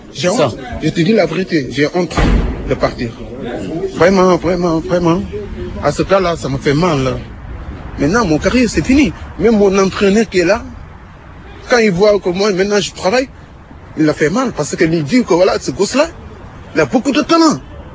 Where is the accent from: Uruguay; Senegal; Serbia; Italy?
Senegal; French is a second language; now in France